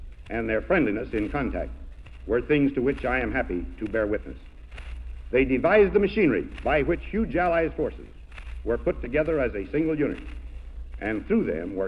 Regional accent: United States; Today, as an American, I should like to give you the names of our own officers

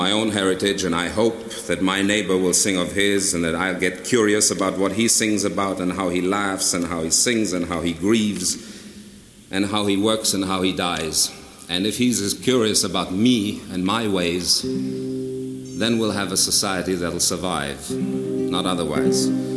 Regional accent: United States; It adds to my being an American.

